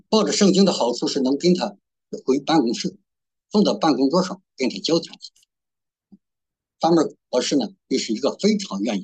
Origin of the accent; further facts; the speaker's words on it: China; 拿我们中国人讲，就是自己的过五关斩六将